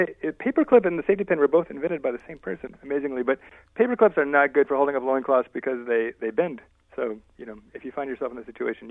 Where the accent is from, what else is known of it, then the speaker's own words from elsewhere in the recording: Texas, United States; I grew up in Texas, and I was working for Governor Ann Richards, her reelection campaign.